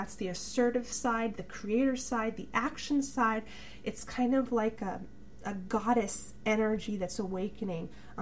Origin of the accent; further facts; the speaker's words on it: New York, United States; And I know, you know, growing up in New York, for me, it's like the environment wasn't a priority in society.